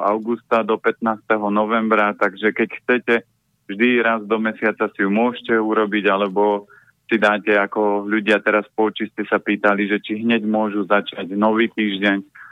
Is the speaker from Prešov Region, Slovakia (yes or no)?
no; Žilina Region, Slovakia; A ja hovorím, pochádzam z Oravy